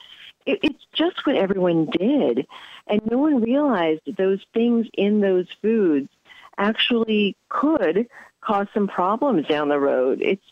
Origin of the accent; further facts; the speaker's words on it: New York, United States; I'm a New Yorker.